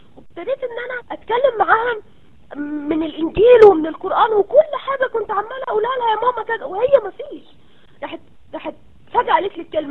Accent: Egypt; على فكره يا جماعه انتوا احنا كلنا مصريين

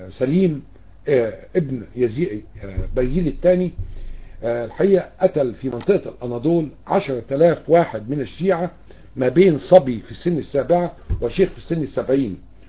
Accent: Egypt; الى بلدنا مصر

